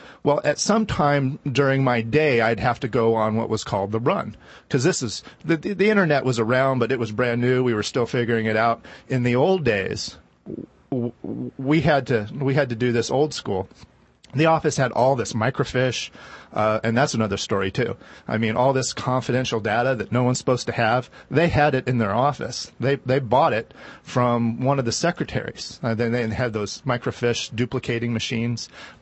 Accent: Phoenix, Arizona, United States; Well, I'm from Arizona. I'm from Phoenix.

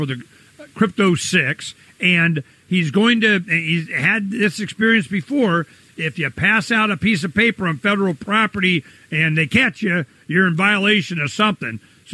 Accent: Arizona, United States; also born or lived in Florida; I'm from Arizona. What's a mosquito?

